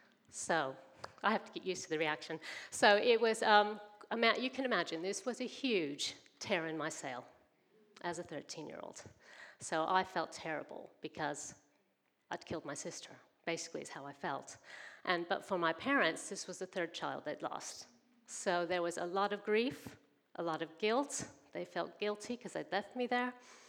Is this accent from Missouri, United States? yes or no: yes; St. Louis, Missouri, United States; blessed, raised in a Baptist church in America, in St. Louis, is where I'm from. You may have noticed my accent.